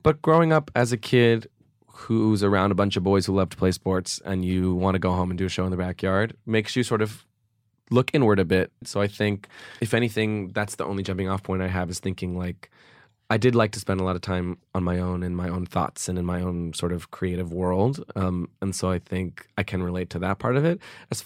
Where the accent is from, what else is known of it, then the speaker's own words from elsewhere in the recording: Los Angeles, California, United States; What, West, in like right Westwood. Near UCLA.